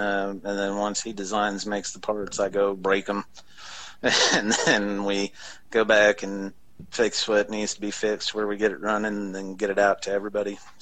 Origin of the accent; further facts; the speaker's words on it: Carl Junction, Missouri, United States; I grew up outside of Joplin, Missouri, in a tiny little town called Carl Junction.